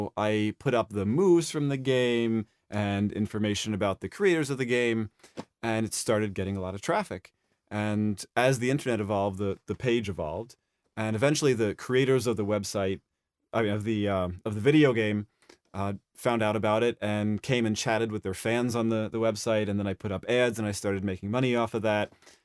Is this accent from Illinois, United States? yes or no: no; Buffalo, New York, United States; also born or lived in Los Angeles; I was born in L.A., in Culve